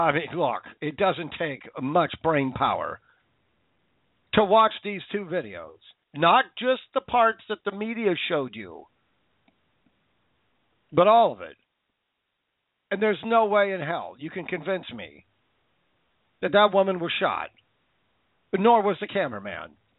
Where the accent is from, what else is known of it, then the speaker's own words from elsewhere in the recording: Vancouver, Washington, United States; I'm from Vancouver, Washington. It's just down I-5.